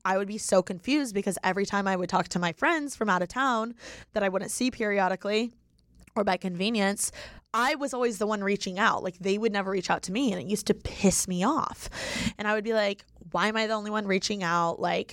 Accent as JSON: {"language": "English", "region": "Indiana", "country": "United States", "lives_now": "Los Angeles, United States", "said": "owning that I'm from Indiana, like owning that I'm not a nepotism baby, like whatever the case is. I feel like I used to think like moving"}